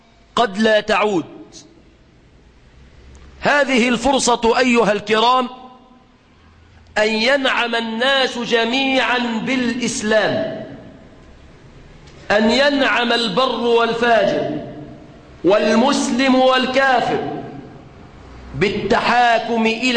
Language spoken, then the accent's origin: Arabic; Egypt